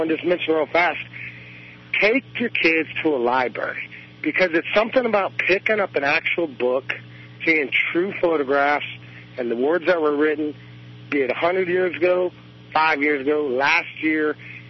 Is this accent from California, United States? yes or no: yes; Sacramento, California, United States; Yeah, and, well, I'm native Californian, born in Sacramento.